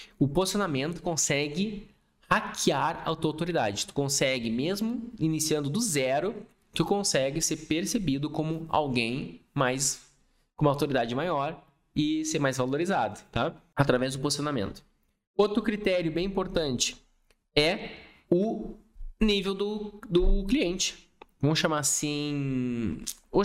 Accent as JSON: {"language": "Portuguese", "town": "Passo Fundo", "region": "Rio Grande do Sul", "country": "Brazil", "tie": "born there", "said": "Passo Fundo é uma cidade pequenininha, onde eu nasci, lá no interior do Rio Grande do Sul."}